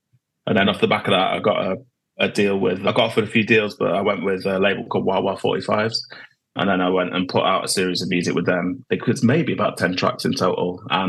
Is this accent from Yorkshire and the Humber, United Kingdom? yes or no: yes; York, Yorkshire and the Humber, United Kingdom; back in my hometown in York. So I would sort of gig around Leeds and York and Manchester and the North.